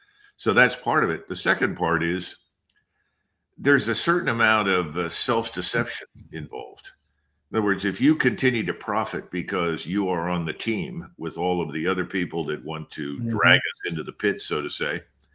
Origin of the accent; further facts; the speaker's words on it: Philadelphia, Pennsylvania, United States; And I knew a few words of Ukrainian because I grew up with them in North Philadelphia.